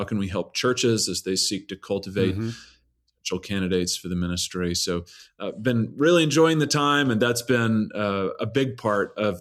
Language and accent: English; Manchester, New Hampshire, United States; So I grew up in New Hampshire, Manchester, New Hampshire, about an hour north of Boston, and grew up in a wonderful family.